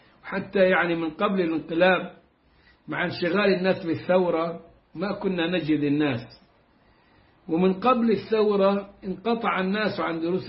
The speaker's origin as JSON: {"language": "Arabic", "country": "Egypt", "said": "لكن عندنا في مصر كانت منتشرة جدا"}